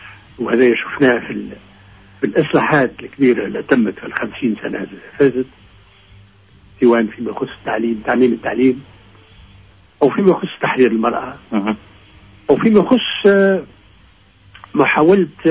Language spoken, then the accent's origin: Arabic; El Jem, Mahdia Governorate, Tunisia; born there; ثم في شعبة معناها ترابية في الجم اللي هي مسقط رأسي